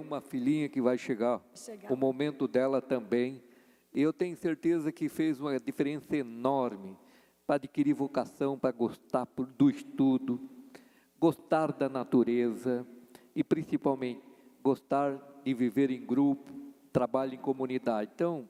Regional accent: São João Batista, Santa Catarina, Brazil; also born or lived in Major Gercino; now in Chapecó, Brazil; somos natural de Major Gersino, né, Jardel? E hoje o Jardel é vereador de São João Batista, cidade que eu fui criado.

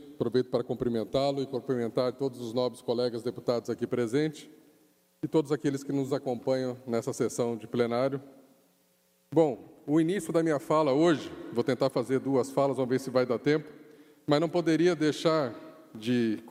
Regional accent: Mato Grosso do Sul, Brazil; moved away; Eu que sou do Mato Grosso do Sul, e aqui eu me sinto muito à vontade, estou há 22 anos sendo cidadão catarinense, mas metade da minha vida foi no Mato Grosso do Sul.

